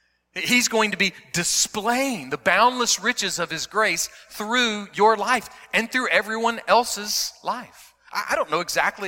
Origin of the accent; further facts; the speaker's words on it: South Carolina, United States; hey, man, I'm from South Carolina. Which meat do I want to get?